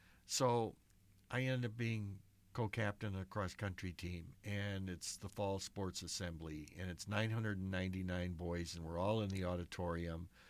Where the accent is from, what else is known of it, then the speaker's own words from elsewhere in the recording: Milwaukee, Wisconsin, United States; So you're Italian growing up in Milwaukee, you're the mafia.